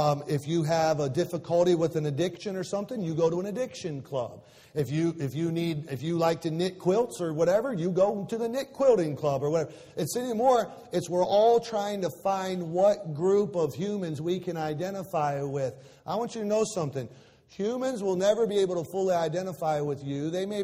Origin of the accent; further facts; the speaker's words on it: Michigan, United States; now in Florida, United States; in my case, in Beverly's case, we came from Michigan and all the family meets up there. South Florida has become home to us, but you always have that thought about going home.